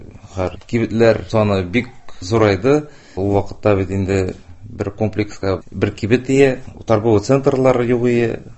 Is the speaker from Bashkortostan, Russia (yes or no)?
no; Naberezhnye Chelny, Tatarstan, Russia; Мин гомумән Чаллыда тудым.